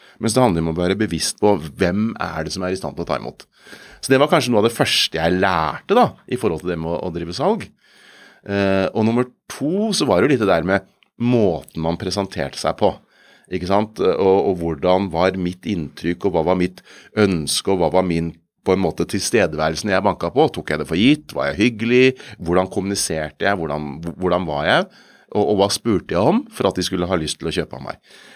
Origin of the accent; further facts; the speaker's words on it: Kongsberg, Buskerud, Norway; Jeg kom fra Kongsberg